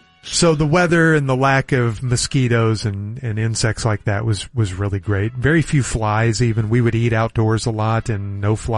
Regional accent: Colorado, United States; And the little mountain towns that I grew up loving in Colorado have now gotten, you know, jam-packed and outsized and overpriced.

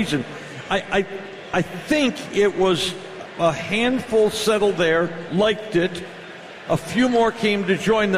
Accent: Dunkirk, New York, United States; Our town, the small town I grew up in New York, Dunkirk, was a different ethnic situation.

